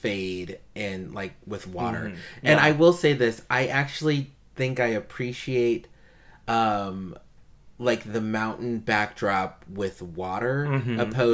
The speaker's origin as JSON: {"language": "English", "region": "Colorado", "country": "United States", "tie": "born or raised there", "said": "By the way, I grew up in Colorado too. I lived in Florida for a few months, but I've been in Colorado my entire life."}